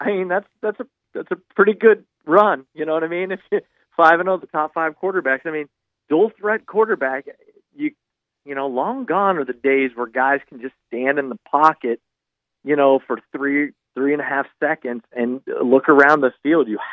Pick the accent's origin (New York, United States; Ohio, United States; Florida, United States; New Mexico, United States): Ohio, United States; growing up in Northeast Ohio, I am the furthest from a Steelers fan that you'll find